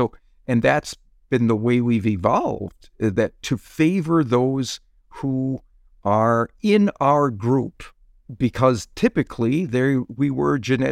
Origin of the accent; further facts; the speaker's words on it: Wisconsin, United States; I grew up in Wisconsin